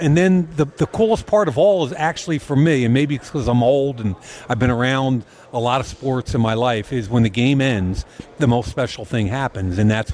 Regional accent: Philadelphia, Pennsylvania, United States; I grew up in Philadelphia, yep, and that's where the game always was.

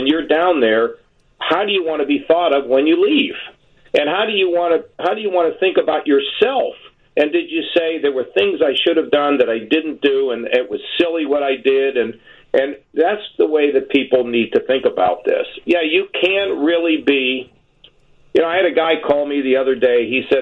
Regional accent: United States; I'm an American. That's what I care about is America.

